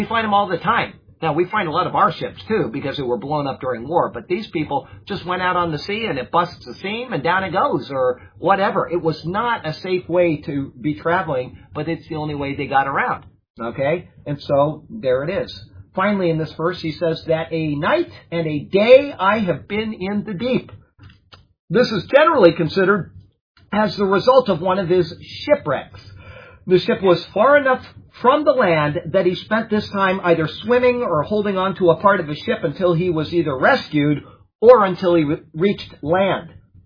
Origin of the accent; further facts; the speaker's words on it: Sarasota, Florida, United States; that's me growing up in Sarasota, Florida, and seeing people and whatever.